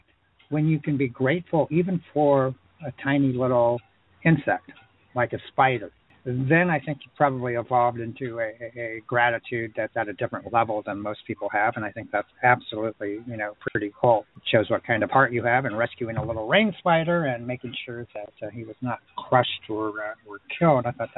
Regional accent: California, United States; And as you know, growing up in California, they have the most spectacular redwood trees that are, you know, hundreds of years old and thousands of feet high.

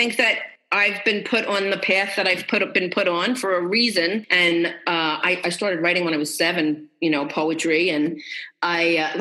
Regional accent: Queens, New York, United States; accent: Queens; I have the Queens accent. I'm like the stereotypical Italian from Queens

